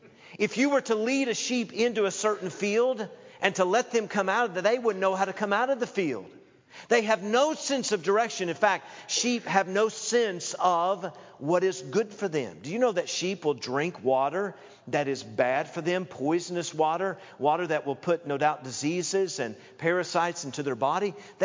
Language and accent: English; Knoxville, Tennessee, United States; also born or lived in Illinois; But before that, I grew up in Knoxville, Tennessee.